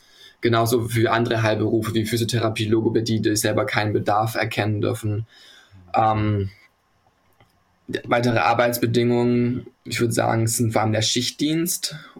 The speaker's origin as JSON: {"language": "German", "region": "Hamburg", "country": "Germany", "said": "Ich komme aus Hamburg und ich studiere gerade Pflege im 8. Semester."}